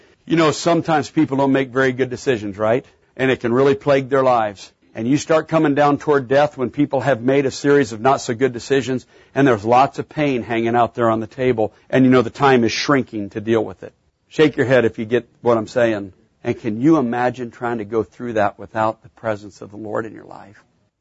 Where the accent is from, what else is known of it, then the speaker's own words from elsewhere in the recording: Atlanta, Georgia, United States; figure out we're from Atlanta.